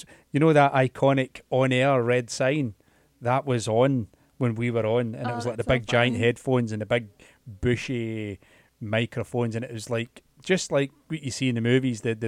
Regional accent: Scotland, United Kingdom; I'm Scottish.

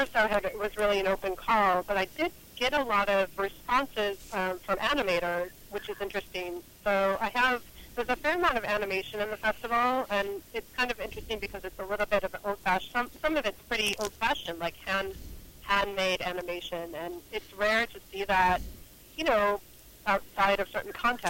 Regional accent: North Syracuse, New York, United States; now in Brooklyn, United States; I'm from upstate New York. I'm from North Syracuse, but I live in Brooklyn right now.

